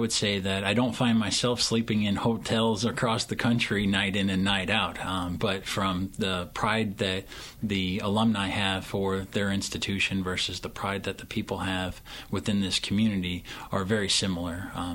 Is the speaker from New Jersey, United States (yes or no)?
no; Sioux City, Iowa, United States; Originally, I'm from Sioux City, Iowa.